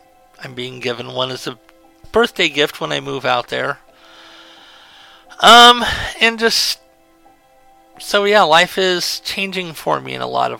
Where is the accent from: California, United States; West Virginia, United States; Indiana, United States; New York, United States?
California, United States; because of being born and raised in California like I was. It'll be like going back home, back to my old stomping grounds in so many ways.